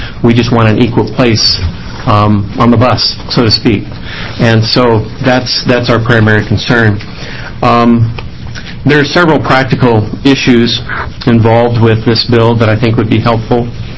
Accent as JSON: {"language": "English", "town": "Portland", "region": "Oregon", "country": "United States", "said": "I come from Portland, Oregon, and I work for the Seventh-day Adventist Church."}